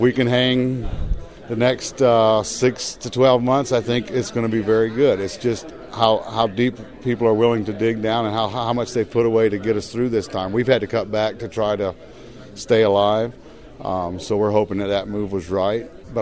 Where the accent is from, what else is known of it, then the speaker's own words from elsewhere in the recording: Washington, North Carolina, United States; I'm from Washington, North Carolina.